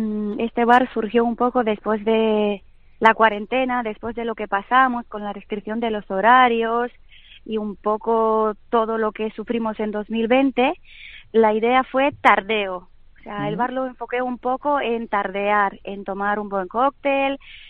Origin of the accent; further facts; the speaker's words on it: Romania; also born or lived in Zaragoza; now in Spain; De Rumanía.